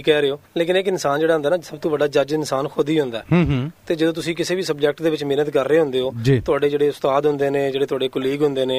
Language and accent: Punjabi; Chak 4R, Punjab, Pakistan; ਤੇ ਮੇਰੀ ਜਿਹੜੀ ਜੰਮਪਲ ਹੈ ਚੌਟ 4R ਇੱਕ ਪਿੰਡ ਹੈਗਾ ਸਾਹੀਵਾਲ ਦੇ ਨੇੜੇ, ਤੇ ਮੇਰਾ ਤਾਲੁਕ ਉੱਥੋਂ ਹੈਗਾ